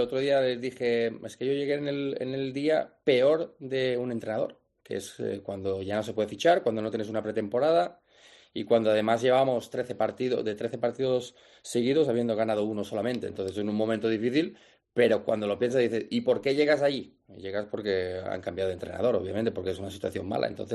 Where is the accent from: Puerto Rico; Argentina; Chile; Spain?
Spain; y siendo español y no, que no me critiquen